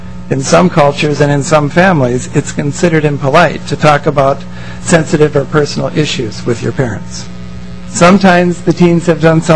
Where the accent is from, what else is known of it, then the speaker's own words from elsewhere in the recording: St. Cloud, Minnesota, United States; I grew up in St. Cloud, graduated from St. John's, then the University of Minnesota, and then I did my residency at Hennepin County Medical Center.